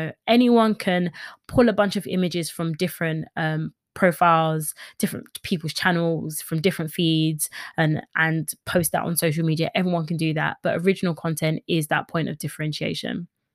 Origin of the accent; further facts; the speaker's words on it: London, United Kingdom; and I'm from East London.